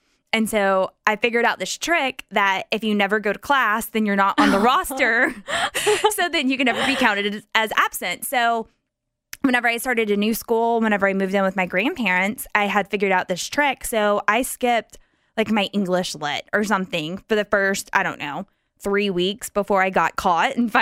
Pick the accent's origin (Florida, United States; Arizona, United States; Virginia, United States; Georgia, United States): Georgia, United States; We're from Georgia.